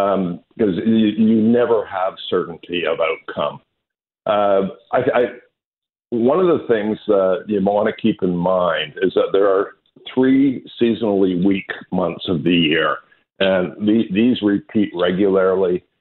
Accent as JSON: {"language": "English", "region": "Missouri", "country": "United States", "said": "I'm from Missouri"}